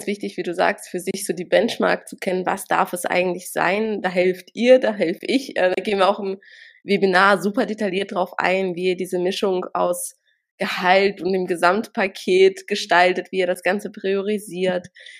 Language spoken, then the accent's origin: German; Russia; now in Germany; ich komme ursprünglich aus Russland